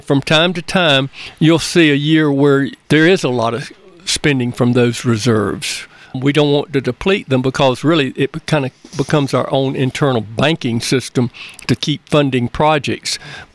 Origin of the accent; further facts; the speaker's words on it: Georgia, United States; So growing up in South Georgia, maybe I had kind of an advantage of coping with that high humidity